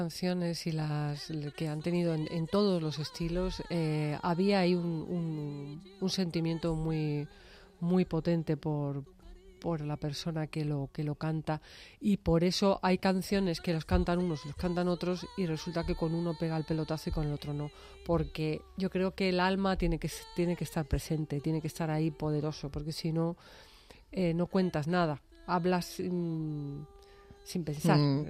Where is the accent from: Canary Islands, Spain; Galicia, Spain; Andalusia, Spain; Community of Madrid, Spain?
Community of Madrid, Spain; Madrid; born there; also born or lived in United States / Argentina; Yo nací en Madrid, viví en Estados Unidos, viví en Argentina, vengo de una familia flamenca.